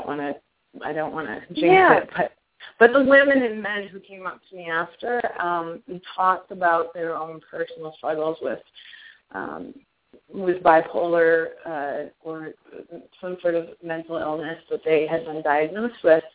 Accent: Garner, Iowa, United States; Garner, Iowa, because that's where my parents grew up. It's my hometown.

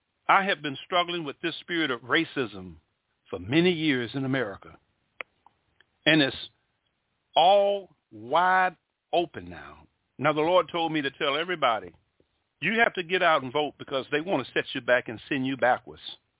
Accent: Mobile, Alabama, United States; I'm 61 years old. In 1983, in my hometown of Mobile, Alabama, that was the last hanging of a black man.

